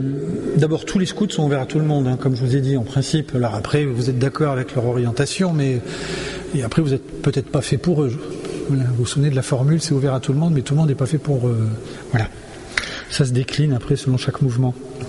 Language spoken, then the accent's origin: French; France; Nous, on est français, hein